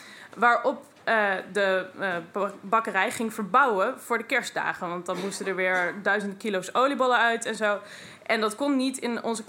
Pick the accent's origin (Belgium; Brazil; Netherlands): Netherlands; Overijssel; En ik kom uit Twente.